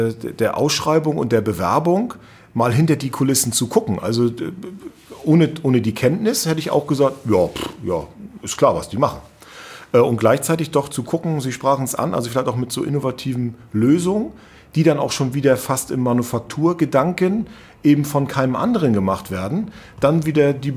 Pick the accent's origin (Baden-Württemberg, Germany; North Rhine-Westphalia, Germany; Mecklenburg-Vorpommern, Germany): Mecklenburg-Vorpommern, Germany; Rostock; born there; auch als Landeskind, ich bin ja eben gebürtiger Rostocker